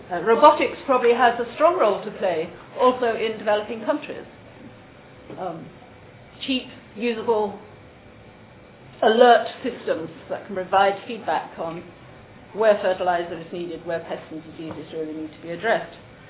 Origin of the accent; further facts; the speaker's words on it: Netherlands; I come from the Netherlands, we're very proud of our AKST.